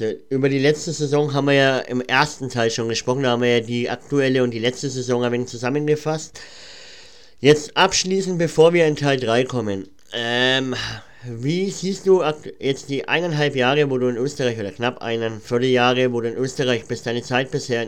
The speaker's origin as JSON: {"language": "German", "region": "Bavaria", "country": "Germany", "said": "ich komme aus Franken, also Bayern. Ich habe wirklich nicht weit nach Österreich"}